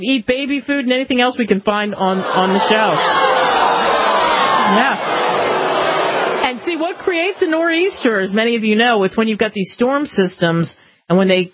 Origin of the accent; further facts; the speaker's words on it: Northeast, United States; You know, I grew up in the Northeast.